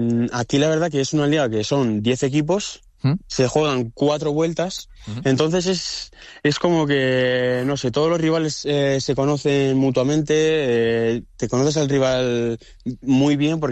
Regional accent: Basque Country, Spain; Yo soy vasco y el euskera también tiene como pronunciaciones que no son fáciles de decir.

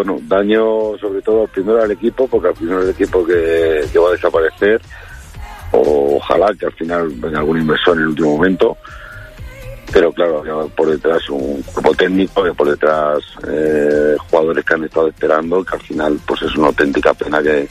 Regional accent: Segovia, Castile and León, Spain; Yo estoy en mi pueblo, aquí en Segovia, tranquilo, aquí con mi familia.

